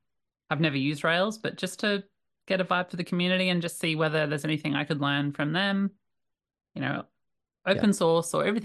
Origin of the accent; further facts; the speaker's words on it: Brisbane, Queensland, Australia; So, well, I'm from Brisbane, Australia.